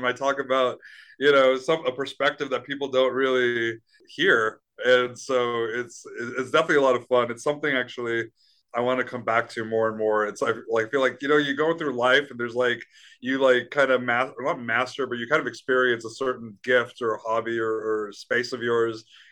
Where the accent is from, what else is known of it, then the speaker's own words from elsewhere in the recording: India; So after my accident, so I'm Indian, right? And like, you know, like in Hindu, and we just have like such a really hardcore culture